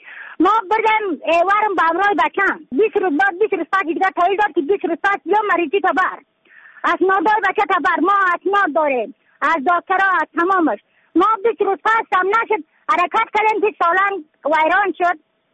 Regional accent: Badakhshan, Afghanistan; از بدخشان هستم، مرکز بدخشان ولسوالی اتل پایان.

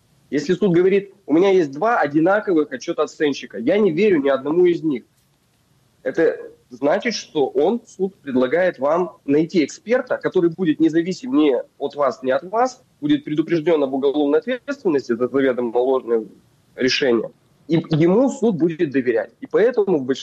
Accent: Yekaterinburg, Sverdlovsk Oblast, Russia; я слышал о таких случаях в Екатеринбурге, откуда я родом.

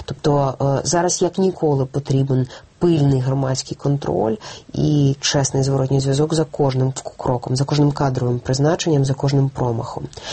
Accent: Kyiv, Ukraine; Я хочу, щоб моє рідне місто вперше за 25 років мало мера киянина.

